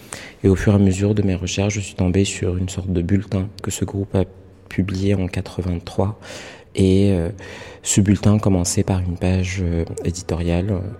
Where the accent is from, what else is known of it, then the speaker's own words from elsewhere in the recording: Casablanca, Casablanca-Settat, Morocco; moved away as an adult; je suis artiste plasticien et cinéaste. Je suis né et j'ai grandi à Casablanca, au Maroc. Je suis arrivé en France pour la première fois quand j'avais 20 ans. Je suis resté 5 ans en France et je suis retourné au Maroc